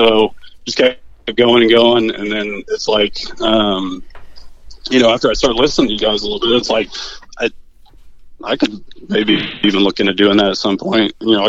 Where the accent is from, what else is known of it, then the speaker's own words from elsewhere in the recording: Mattoon, Illinois, United States; So, grew up here, born and raised in Mattoon, and ever since I was 4 years old, I've been on a wrestling mat, so I wrestled.